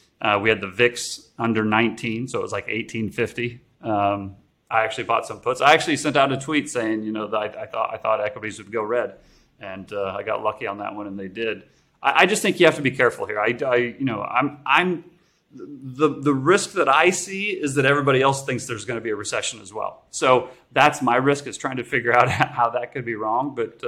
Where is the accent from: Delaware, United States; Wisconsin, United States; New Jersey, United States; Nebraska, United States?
Nebraska, United States; So I grew up in Nebraska, again, like I said, where, you know, football's religion.